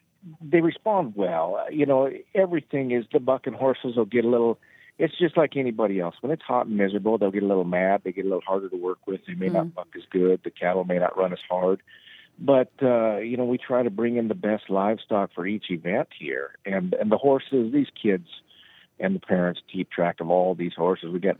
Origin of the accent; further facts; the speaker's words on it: South Dakota, United States; it's probably saddle bronc riding because I'm from South Dakota.